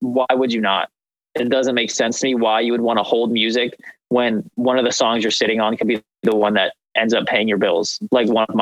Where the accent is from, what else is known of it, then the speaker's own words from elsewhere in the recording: Leesburg, Virginia, United States; And I'm from this area that most people would know as Leesburg now.